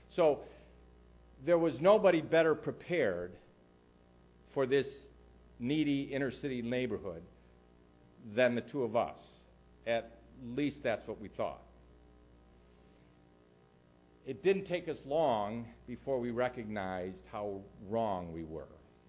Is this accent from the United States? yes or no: yes; Wheaton, Illinois, United States; it is a place that I would not have even driven through growing up in Wheaton, Illinois.